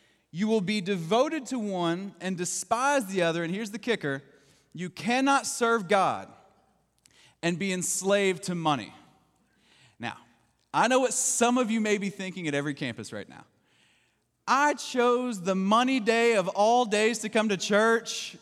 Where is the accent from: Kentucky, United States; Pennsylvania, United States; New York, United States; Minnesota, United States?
Kentucky, United States; I'm originally from Kentucky, and so I got a little bit of redneck in my blood, and so blowing stuff up is just part of our life.